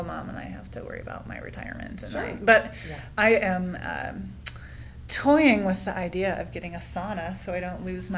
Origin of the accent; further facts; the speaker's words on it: Michigan, United States; And I grew up in Michigan, so it was very similar in that we had this huge body of water, you know, 40 minutes from my house.